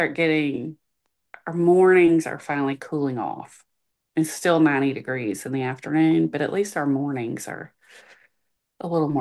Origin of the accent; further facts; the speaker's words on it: Georgia, United States; I grew up in South Georgia. I know what hollering is, and these children were hollering.